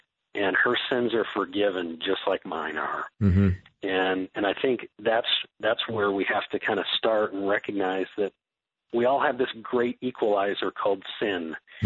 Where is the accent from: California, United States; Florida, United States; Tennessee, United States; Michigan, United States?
Michigan, United States; And so, eventually we moved back to my home state of Michigan and kind of wrapped up life there